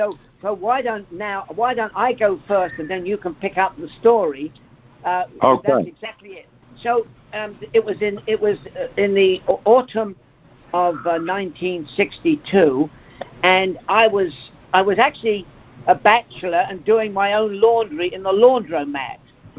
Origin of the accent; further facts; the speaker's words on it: England, United Kingdom; look, I'm from England.